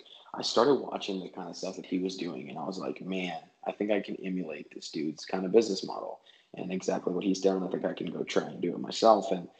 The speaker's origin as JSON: {"language": "English", "town": "Goodlettsville", "region": "Tennessee", "country": "United States", "said": "see, I'm from Nashville, so like Goodlettsville originally, which is a really small town."}